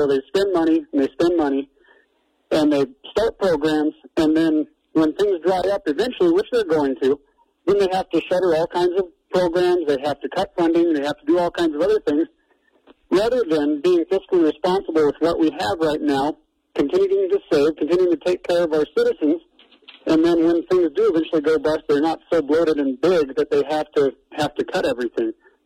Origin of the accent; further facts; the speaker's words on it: Wyoming, United States; It reminds me so much of growing up in Wyoming with a boom and bust economy.